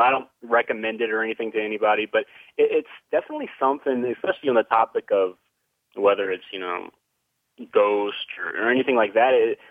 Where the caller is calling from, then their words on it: Indiana, United States; from Indiana.